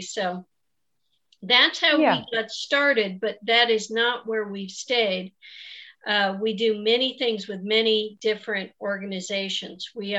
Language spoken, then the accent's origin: English; Idaho, United States; Well, I was raised up in North Idaho and then spent 30 years in exile in southeastern Idaho.